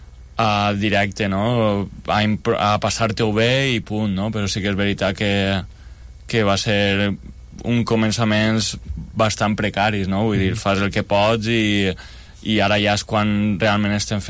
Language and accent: Catalan; Banyeres de Mariola, Valencian Community, Spain; Venim de Banyeres de Mariola, que està al País Valencià, al nord d'Alacant.